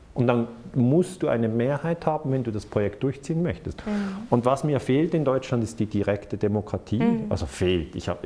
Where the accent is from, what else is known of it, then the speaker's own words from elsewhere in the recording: Switzerland; Ich sage es ja nur als Schweizer.